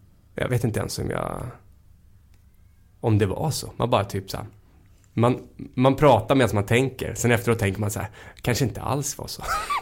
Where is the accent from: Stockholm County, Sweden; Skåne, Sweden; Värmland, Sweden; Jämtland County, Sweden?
Stockholm County, Sweden; Hemmesta; Jag växte upp då ute i Hemmestad, som sagt.